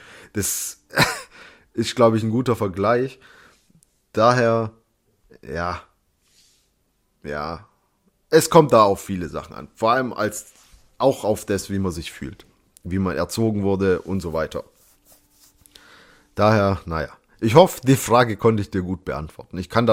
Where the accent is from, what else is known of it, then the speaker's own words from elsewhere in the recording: Germany; Ich bin Deutscher.